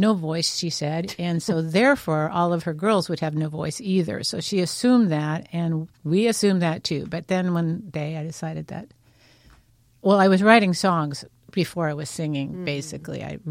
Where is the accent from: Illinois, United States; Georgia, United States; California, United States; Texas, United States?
California, United States; also born or lived in Glendale; Okay, so I was born in Glendale, California, which is in the Los Angeles area, and grew up in the San Fernando Valley, which is makes me a true Valley girl.